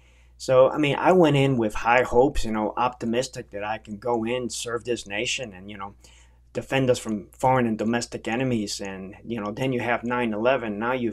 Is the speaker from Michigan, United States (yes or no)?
no; Miami, Florida, United States; I mean, I'm a product of the Cold War of the 80s. Those were my teenage years. And growing up in Miami, you know, from a family that fled Cuba